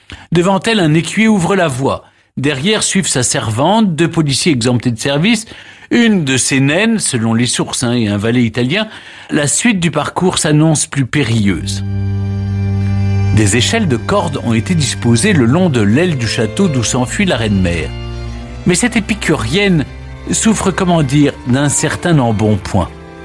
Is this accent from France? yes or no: yes; Marseille, Provence-Alpes-Côte d'Azur, France; accent: Marseille; j'ai l'accent de Marseille.